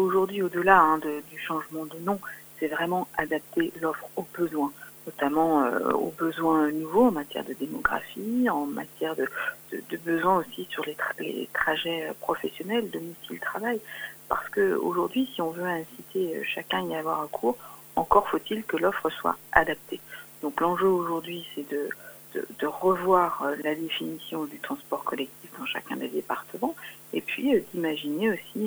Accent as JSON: {"language": "French", "town": "Le Lude", "region": "Pays de la Loire", "country": "France", "lives_now": "Mamers, France", "said": "Alors moi, je vis à Mamers aujourd'hui, mais je suis originaire du Lude. Donc c'est un territoire que je connais bien, très très bien, le Sud-Tarn, pour avoir fait aussi mes études primaires et secondaires au Lude et à La Flèche."}